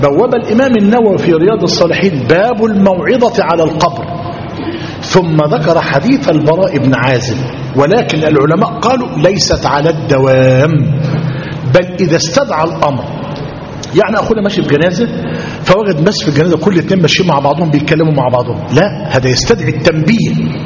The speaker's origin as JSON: {"language": "Arabic", "country": "Egypt", "said": "أهلنا في مصرنا"}